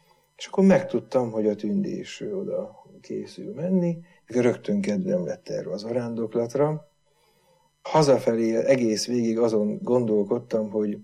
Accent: Vác, Pest, Hungary; Vácon a Kőkapu általános iskolába jártam. 8 osztály volt ott, ebből 6-an voltunk hittanosak.

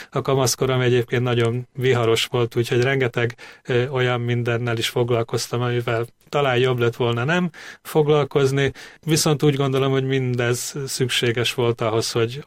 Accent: Kanjiža, Vojvodina, Serbia; Én Magyar Kanizsán születtem, egy tiszaparti kisváros a jelenlegi Szerbiába, az akkori Jugoszláviában, és hát nagyon gazdag és élménydús gyermekkorom volt.

